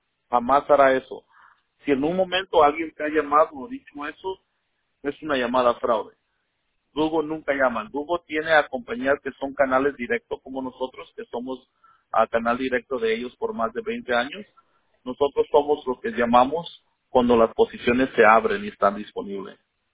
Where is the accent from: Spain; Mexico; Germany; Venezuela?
Mexico; Yo soy mexicano, pero tengo muchos amigos de Guatemala y Centroamérica.